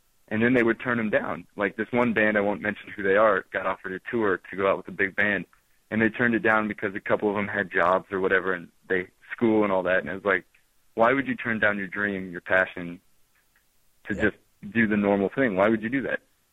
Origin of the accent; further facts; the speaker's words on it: Midwest, United States; I still think we look a little bit different just because we're from the Midwest and we're playing with a bunch of California and East Coast bands and everything.